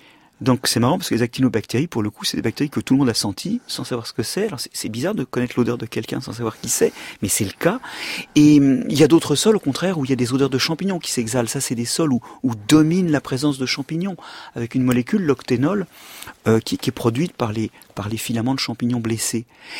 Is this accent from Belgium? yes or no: no; Brittany, France; Moi, quand j'étais petit en Bretagne, on me disait que le sol pelait.